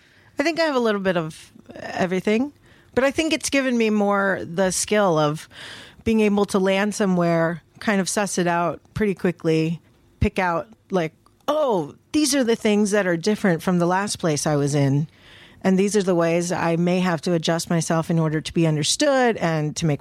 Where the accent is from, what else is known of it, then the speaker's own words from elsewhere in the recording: Bangkok, Thailand; And if I said I was from Bangkok, then they gave me that puzzled look. And I'm like, but my family's Indian.